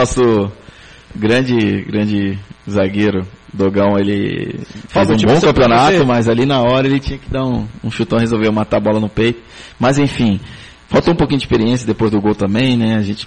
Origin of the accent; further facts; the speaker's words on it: Mato Grosso, Brazil; sou mato-grossense.